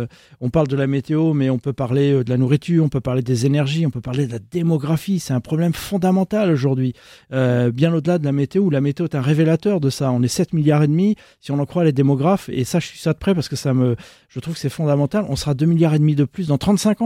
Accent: Brittany, France; je suis très attaché à ma culture, je suis breton, je suis très franchouillard et je n'ai pas envie de perdre ça.

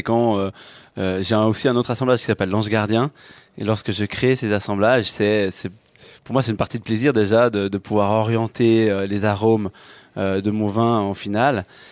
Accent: France; moi, je suis française, j'ai trois nationalités, oui. Suisse … de par ma mère

